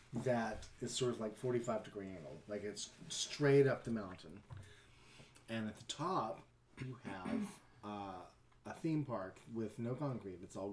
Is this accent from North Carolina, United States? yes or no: yes; Maggie Valley, North Carolina, United States; But we've got a theme park in my hometown that's been around for, I don't know, longer than I've been alive. Called Ghost Town in the Sky, Maggie Valley.